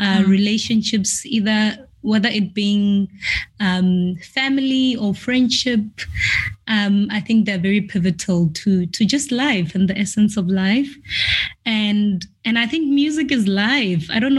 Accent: Ramadikana, Limpopo, South Africa; also born or lived in Johannesburg / Cape Town; So I was born and raised in Limpopo province, a rural area called Ramadikana, and eventually moved to Joburg and studied in Cape Town for my undergrad and current postgrad.

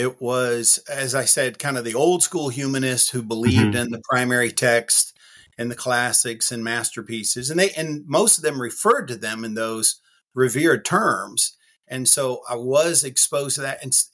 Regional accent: Richmond Hill, Georgia, United States; also born or lived in Hardeeville, South Carolina; spent the other part of my childhood growing up in Richmond Hill, Georgia, Hardeeville, South Carolina area. I graduated from Richmond Hill High School back in the day.

